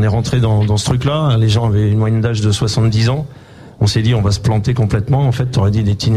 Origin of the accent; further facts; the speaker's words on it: France; ce qu'il y a de bizarre quand on est français, c'est que tu traverses juste la frontière belge